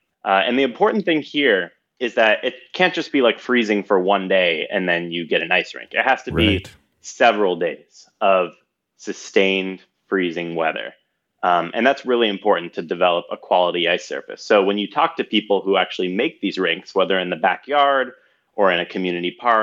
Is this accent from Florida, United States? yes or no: yes; Florida, United States; I'm from Florida. Sea level rise is definitely posing a threat to Florida.